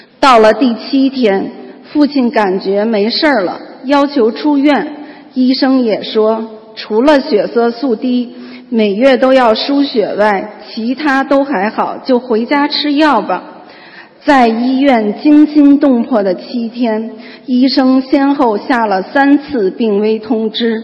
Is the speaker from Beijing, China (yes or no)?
yes; Beijing, China; 我是来自北京的